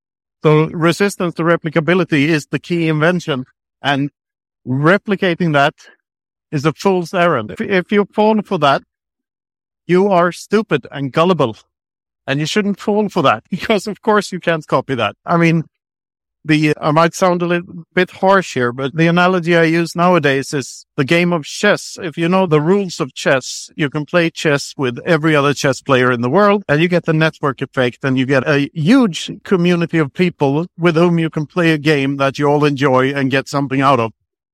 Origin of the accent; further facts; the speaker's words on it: Sweden; English is a second language; now in Spain; Yeah, I come from Sweden, but I live in Spain